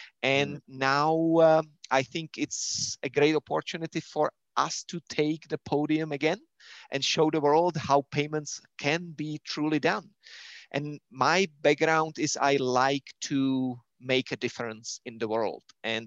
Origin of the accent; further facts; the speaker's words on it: Czechia; I was responsible in Czech Republic, which was my home country, for issuance of currency.